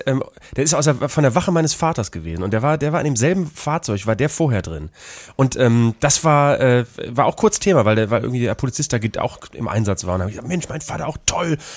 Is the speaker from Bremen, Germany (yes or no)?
yes; Bremen, Germany; in Bremen, Fegesack, meinem Heimatort